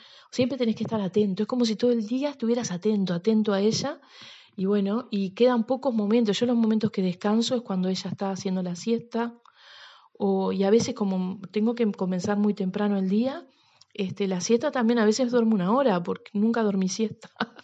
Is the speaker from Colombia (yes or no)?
no; Uruguay; now in Spain; vengo de Uruguay